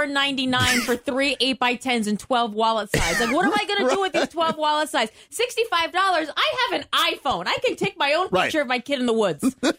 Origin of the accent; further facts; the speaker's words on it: United States; No, I know. I'm American.